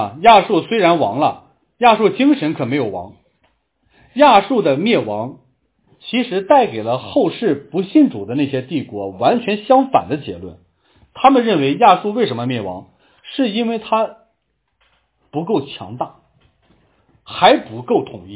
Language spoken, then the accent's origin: Chinese; Shanxi, China; 我是山西人嘛，我们那个霍州北边有一个小城市小县城，很多人都听过，叫做洪洞，